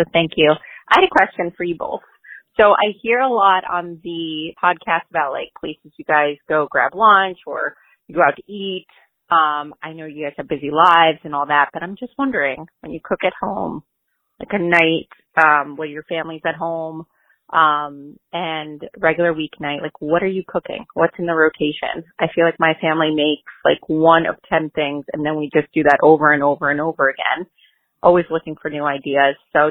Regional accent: New Jersey, United States; I'm from New Jersey.

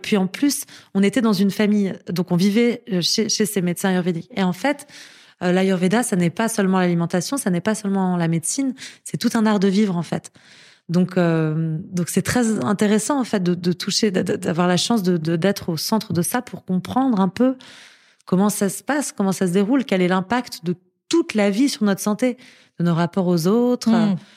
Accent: Paris, Île-de-France, France; also born or lived in Grasse; Enfin, on était beaucoup à Grasse, au sud de Grasse, dans le sud de la France. Mais sinon, j'étais à Paris.

